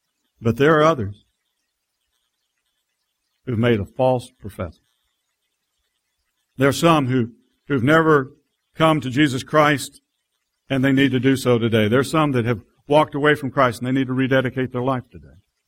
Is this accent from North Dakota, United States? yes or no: no; Electra, Texas, United States; born there; Well, like I say, I'm a Texan. I was a Texan. I'm born in Texas. I was born in Electra, Texas